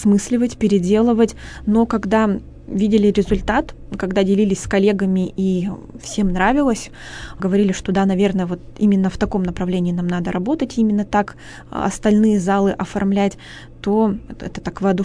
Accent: Revda, Sverdlovsk Oblast, Russia; я родом из Ревды, работала в Ревдинском краеведческом музее.

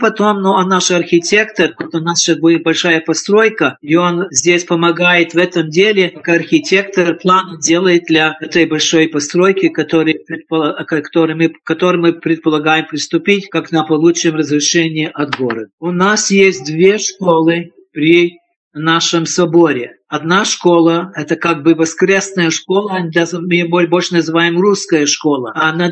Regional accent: United States; когда я рос в Америке, когда мы приехали в 51-м году

